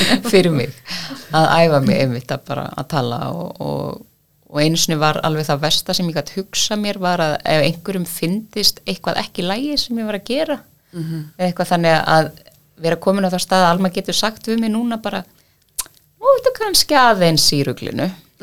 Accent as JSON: {"language": "Icelandic", "town": "Víðidalur", "region": "Northwestern Region", "country": "Iceland", "said": "Ég er frá Dæli í Víðudal."}